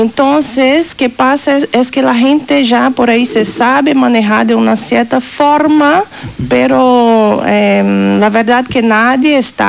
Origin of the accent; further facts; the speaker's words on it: Paracatu, Minas Gerais, Brazil; Spanish is a second language; yo soy de la provincia de Minas Gerais. Uh-huh. Una provincia que hace divisa con el Río de Janeiro.